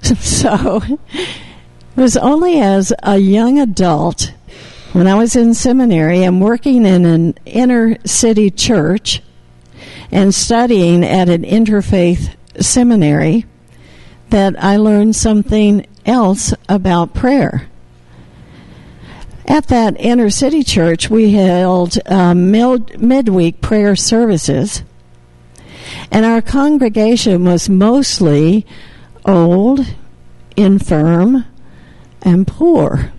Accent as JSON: {"language": "English", "region": "Tennessee", "country": "United States", "tie": "born or raised there", "said": "So, as Bob knows, I grew up in East Tennessee, and all of my young life was part of a Protestant church there"}